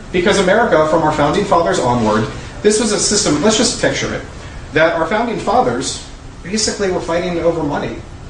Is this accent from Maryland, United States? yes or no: yes; Maryland, United States; where my home state of Maryland, unfortunately, has been occupied by the third world invasion.